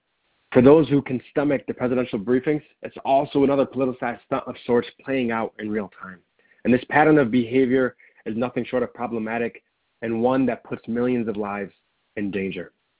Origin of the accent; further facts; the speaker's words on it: Dearborn, Michigan, United States; the residents of my hometown, the city of Dearborn.